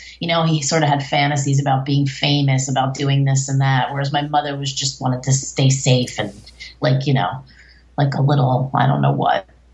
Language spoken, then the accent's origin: English; Bloomfield, New Jersey, United States; No, that's true. I mean, I'm from Bloomfield, New Jersey, so you know. Crazy. Italian-Irish, fighting all the time, everybody just kind of nuts